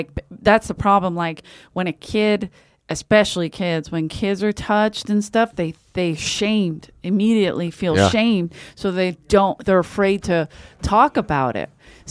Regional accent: Ireland; But I'm Irish, and we learn to block immediately.

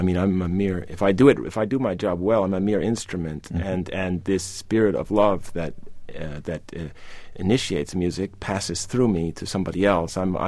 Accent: United States; As an American, as a patriot, as a fierce patriot, a fierce American nationalist, he represents everything I think is great about this country

